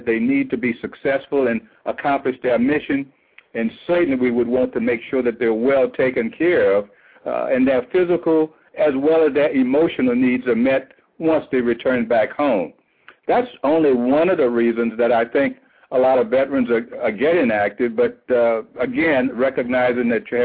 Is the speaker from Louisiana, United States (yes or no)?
yes; Louisiana, United States; established a law practice again back in my home state of Louisiana